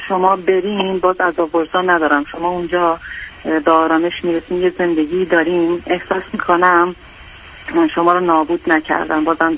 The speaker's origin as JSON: {"language": "Persian", "country": "Iran", "moved": "as an adult", "lives_now": "England, United Kingdom", "said": "الان 3 سالی هست که اومدم انگلیس به صورت پناهندگی. خودم نمیدونم اصلا با چه وضعیتی من از ایران بیرون اومدم"}